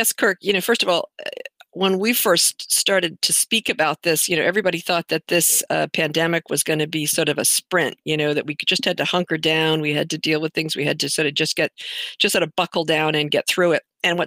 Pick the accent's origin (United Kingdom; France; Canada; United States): Canada; Trained in Denver, Colorado. I'm from Canada, but trained in Denver.